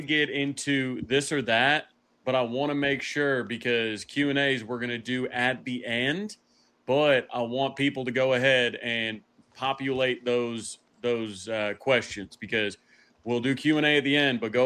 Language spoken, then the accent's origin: English; Minnesota, United States; born there; I'm a Vikings fan, Jameson, so I was born in Minnesota.